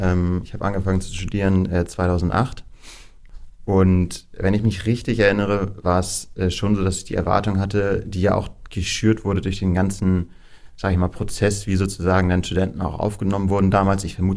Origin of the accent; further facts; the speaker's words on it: Kiel, Schleswig-Holstein, Germany; born there; now in Hamburg, Germany; Ich bin gebürtiger Kieler, insofern ist das halt als Nordlicht natürlich schon auch die Stadt, in der man dann normalerweise lebt, wenn man irgendwie Norddeutschland geboren ist und da bleiben will.